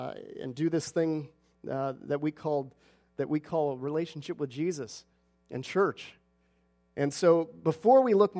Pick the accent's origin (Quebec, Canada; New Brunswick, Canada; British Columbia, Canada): British Columbia, Canada; Tsawwassen; moved away as an adult; now in United States; I grew up in Tawasin, and I graduated from Northwest Baptist College out in Langley, near Trinity Western University, and in 2000 moved to the U.S.